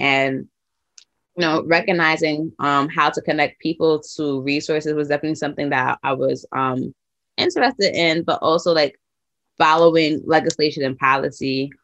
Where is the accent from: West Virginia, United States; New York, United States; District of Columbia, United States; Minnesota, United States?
New York, United States; Brooklyn; I grew up in Brooklyn, New York